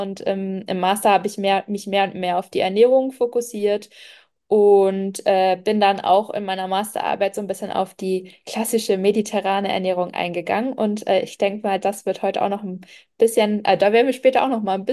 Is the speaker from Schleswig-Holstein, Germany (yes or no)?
yes; Schleswig-Holstein, Germany; meine wirkliche Heimat ist eigentlich die Nordseeküste, also Dithmarschen, falls wem das vielleicht auch irgendwas sagt. Genau, da komme ich ursprünglich her. Derzeit wohne ich aber tatsächlich jetzt seit 4 Monaten in Dubai.